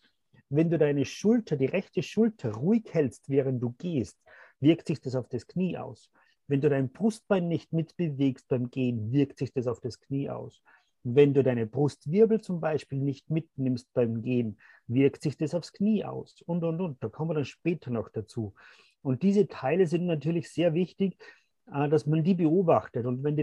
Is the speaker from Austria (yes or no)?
yes; Austria; Also, wie man am Dialekt vielleicht hören kann, ist, ich bin aus Österreich.